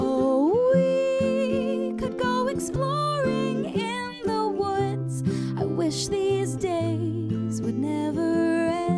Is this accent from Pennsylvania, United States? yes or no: yes; Pittsburgh, Pennsylvania, United States; We're both from Pittsburgh. I'm from more the South Hills, and …'s from Monongahela.